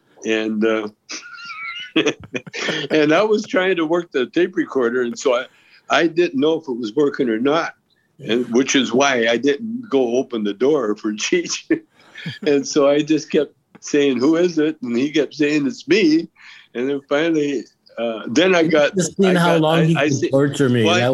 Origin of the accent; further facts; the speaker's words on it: Canada; now in United States; Yeah, I'm Canadian.